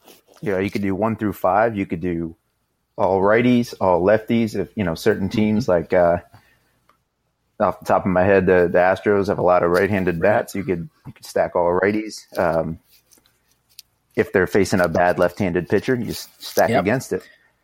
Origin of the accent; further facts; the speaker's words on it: Tampa, Florida, United States; There's a whole lot of punt potential on my hometown Tampa Bay.